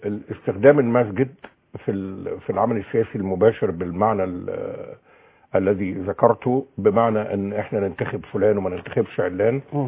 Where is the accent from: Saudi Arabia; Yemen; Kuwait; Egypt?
Egypt; احنا اولا مجموعه من المصريين